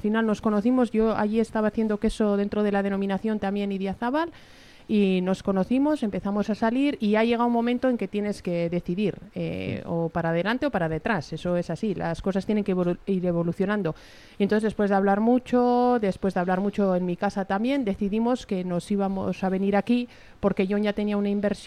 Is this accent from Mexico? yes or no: no; Araya, Basque Country, Spain; Yo vengo de otra parte de Euskadi, de Álava, de La Llanada, de un pueblecito de Araya